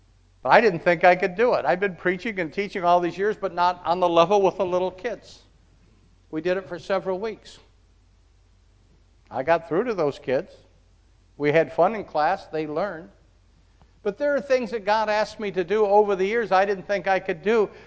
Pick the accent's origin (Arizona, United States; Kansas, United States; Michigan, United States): Michigan, United States; Detroit; I said, where are you from? He said, from Detroit area. I said, me too.